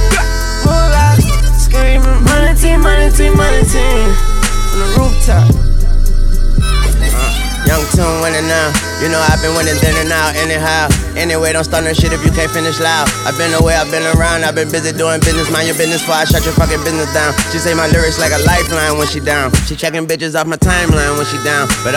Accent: the South, United States; But anyway, I don't know if y'all people ever say that. I'm from the South.

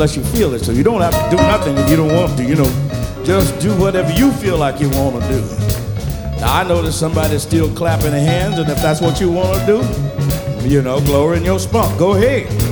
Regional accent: Mississippi, United States; moved away

